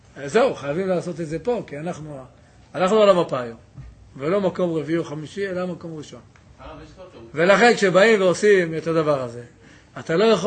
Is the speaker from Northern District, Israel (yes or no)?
no; Jerusalem, Jerusalem District, Israel; born there; אני לא קיבוצניק. נולדתי בירושלים. ירושלים ותיקים.